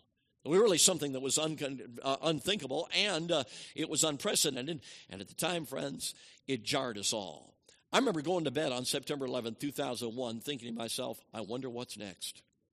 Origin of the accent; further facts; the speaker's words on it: Chicago, Illinois, United States; now in Canada; Chicago. But I don't live there anymore. I went north of the border, okay? And there are some benefits of growing up in Chicago.